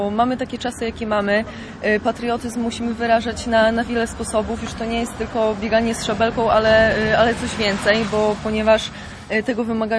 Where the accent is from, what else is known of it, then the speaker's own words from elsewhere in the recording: Suwałki, Podlaskie Voivodeship, Poland; pochodzę z Suwałk, więc są to bliskie tereny. Moja rodzina pochodzi też z obszaru Białorusi